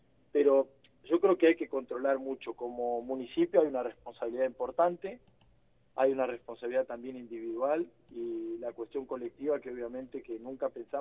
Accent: Río Gallegos, Santa Cruz, Argentina; yo la semana pasada acá en Río Gallegos perdí dos, yo soy de acá de Gallegos

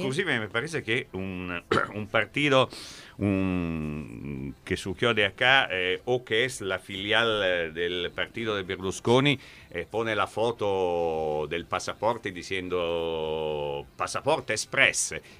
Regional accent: Italy; yo también soy un jubilado italiano, pero la pensión no la recibo de Italia, se me queda ahí

